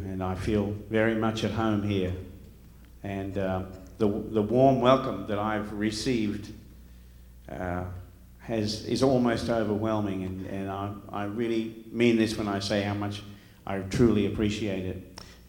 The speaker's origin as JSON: {"language": "English", "country": "Australia", "said": "As I said earlier in the evening, I'm from Australia, a beautiful country, the other side of the world"}